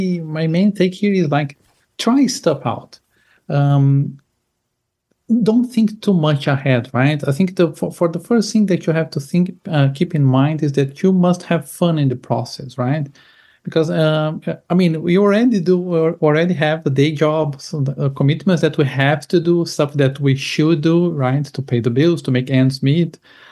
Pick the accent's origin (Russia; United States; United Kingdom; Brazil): Brazil; also born or lived in Germany; now in Portugal; now, at this very moment, I'm in northern Spain, in Galicia, in a small city called Pontevedra. I'm originally from Brazil. I lived in Germany. I'm currently living in Portugal. But at this very moment, I'm in Spain.